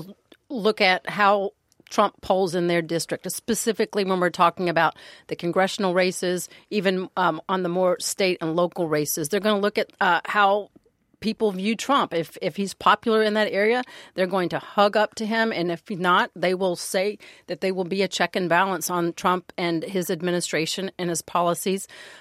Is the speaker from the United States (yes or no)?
yes; Atlanta, Georgia, United States; I'm from Atlanta. I born and raised there. And look, I'm old enough to remember when Maynard Jackson was first elected mayor of Atlanta.